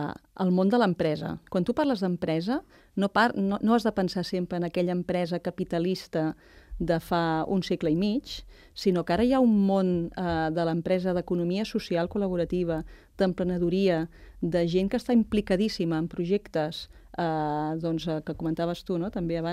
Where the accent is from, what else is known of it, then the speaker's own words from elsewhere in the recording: Barcelona, Catalonia, Spain; now in Sant Cugat, Spain; Jo vinc de Gràcia, de Barcelona, com molta altra gent aquí